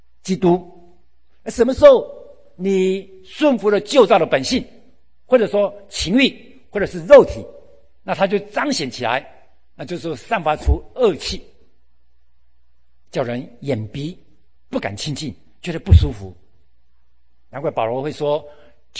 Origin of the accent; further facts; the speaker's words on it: Taiwan; 又是我们台湾话说那个包粽子的那个粽子的那个挂啊